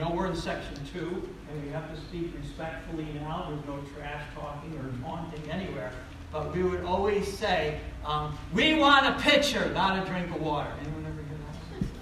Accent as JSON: {"language": "English", "town": "Troy", "region": "New York", "country": "United States", "tie": "born or raised there", "said": "I grew up in South Troy, you know, several blocks down south of here"}